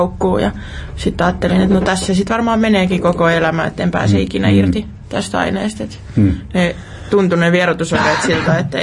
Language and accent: Finnish; Turku, Southwest Finland, Finland; mä oon Turusta kotoisin.